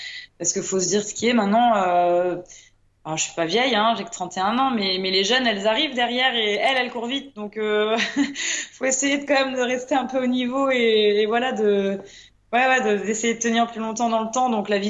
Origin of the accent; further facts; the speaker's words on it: Brittany, France; Par chez nous, en Bretagne, on a quand même un beau palmarès d'hommes et de femmes qui courent bien.